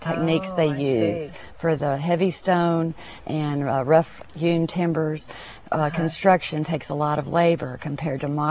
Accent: Texas, United States; I grew up in South Texas and went camping a lot with my parents and my brothers, and we fell in love with Garner State Park

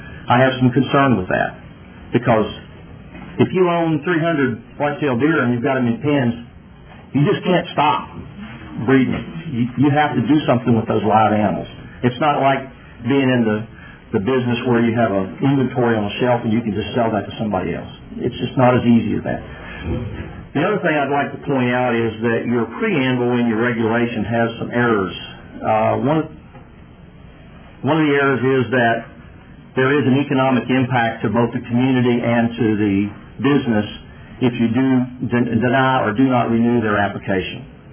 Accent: Raymondville, Texas, United States; I'm from Raymondville, Texas, Kennedy County. I'm a deer breeder. I'm a rancher.

